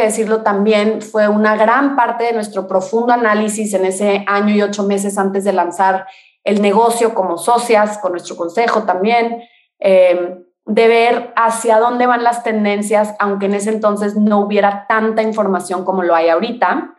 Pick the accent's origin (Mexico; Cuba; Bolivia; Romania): Mexico; y hablando más que nada como mexicana, pero sé que sabemos que es un tema mundial